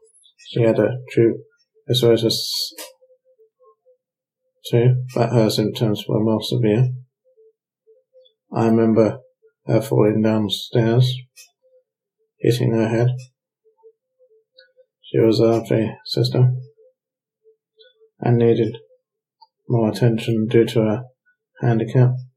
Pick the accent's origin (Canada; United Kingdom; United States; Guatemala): United Kingdom; Barking, London; born there; also born or lived in Tunbridge Wells; I was born in Barking, Essex, 1983.